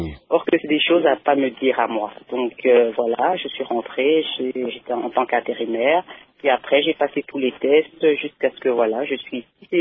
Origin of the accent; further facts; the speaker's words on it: DR Congo; now in Belgium; Moi-même, je suis Congolaise, mes enfants Congolais. Donc, on peut dire que je suis entre les deux cultures.